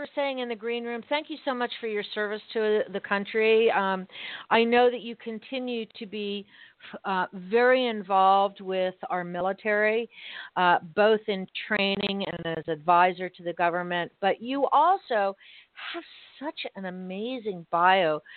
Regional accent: Miami, Florida, United States; Second of all, I'm so glad you're in Miami because that's my hometown and birthplace.

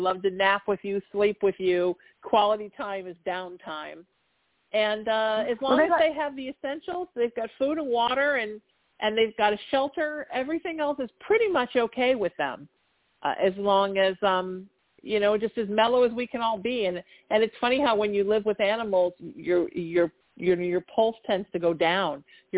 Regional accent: California, United States; I'm so lucky that I grew up in Southern California, but in all honesty, I grew up in Orange County in the 80s

